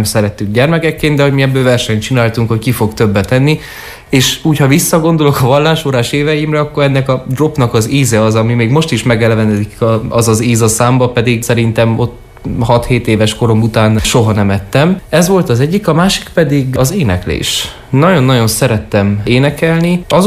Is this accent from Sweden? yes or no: no; Agyagfalva, Harghita, Romania; nálunk Székelyföld azon részén, ahol felnőttem, legalábbis Agyagfalván